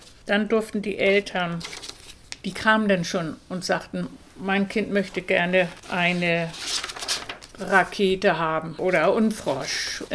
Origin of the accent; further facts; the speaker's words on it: Germany; now in Denmark; Ich komme auch aus Deutschland und kannte das mit den Schultüten.